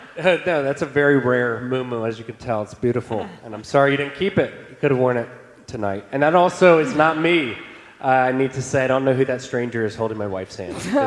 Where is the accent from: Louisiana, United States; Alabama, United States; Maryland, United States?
Alabama, United States; Montgomery; Catherine is from Georgia, and I grew up in Montgomery, Alabama.